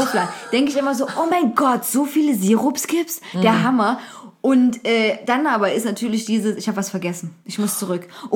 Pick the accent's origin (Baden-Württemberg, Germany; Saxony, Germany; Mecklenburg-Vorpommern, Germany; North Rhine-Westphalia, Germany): Saxony, Germany; Zwickau; Also bei uns in Zwickau war es auch mal so Klobus.